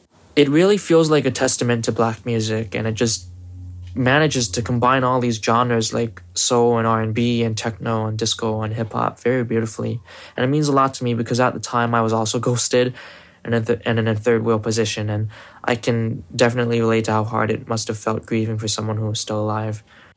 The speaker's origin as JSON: {"language": "English", "region": "Hawaii", "country": "United States", "said": "I'm from Hawaii."}